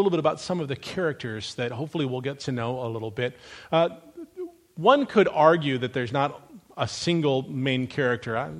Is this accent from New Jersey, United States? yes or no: no; Florida, United States; born there; also born or lived in California; I was born in South Florida. We moved to California. My dad worked in Hollywood.